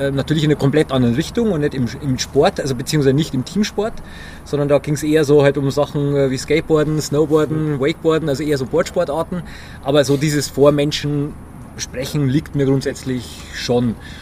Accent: Bad Kötzting, Bavaria, Germany; da bin ich geboren und aufgewachsen in Kötzting und jetzt Bad Kötzting.

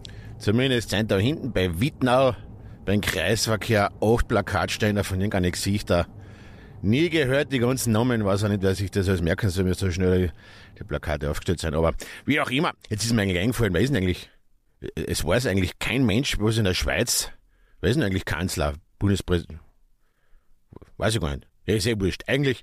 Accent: Carinthia, Austria; born there; als gebürtiger Kärntner ist man das nicht gewohnt, dass man einen See sieht

